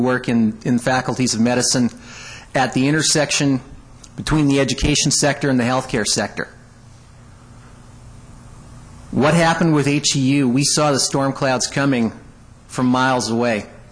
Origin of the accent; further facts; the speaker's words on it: Edmonton, Alberta, Canada; I was born and raised near Edmonton.